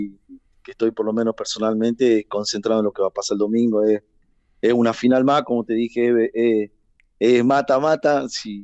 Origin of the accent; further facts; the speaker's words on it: Tucumán, Argentina; now in Neuquén, Argentina; Yo cuando yo llegué hace 2 años y medio, 3 acá a Neuquén, yo soy tucumano